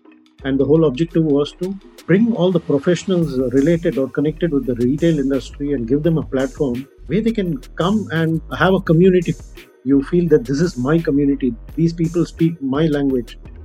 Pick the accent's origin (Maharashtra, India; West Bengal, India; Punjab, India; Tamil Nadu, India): West Bengal, India; Kolkata; also born or lived in Delhi; Hailing from a middle-class family where I was born and raised in Calcutta, my father was in the shipping industry.